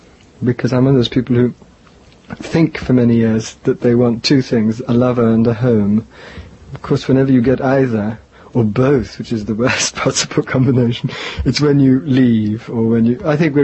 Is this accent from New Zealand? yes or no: no; India; also born or lived in England; I was born in India. I spent my childhood in India. I went to private school in England for 10 Holocaustic years and then went to Oxford.